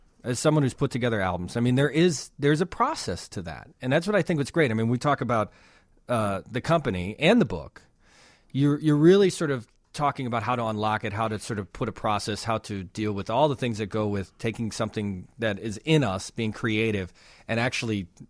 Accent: Chicago, Illinois, United States; born or raised there

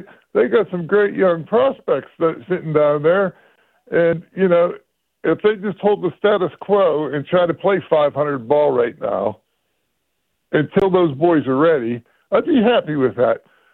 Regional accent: Mount Pleasant, Pennsylvania, United States; Yeah, this is, I'm from Mount Pleasant, not Pittsburgh.

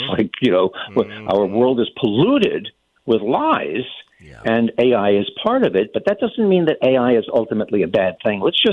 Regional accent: New York, United States; And growing up in New York, and I'm sure some of your listeners migrated to Virginia from New York.

